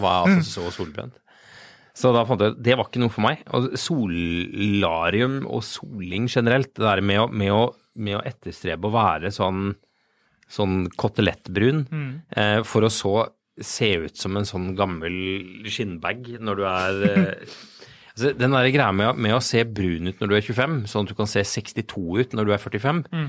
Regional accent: Arendal, Agder, Norway; jeg er jo da født og oppvokst i Sørlandsbyen Arendal.

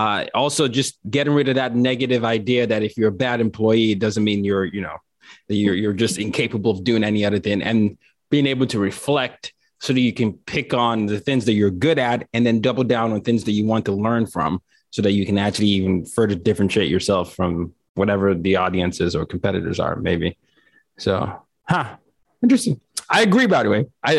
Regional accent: Nigeria; At least that was me as a Nigerian.

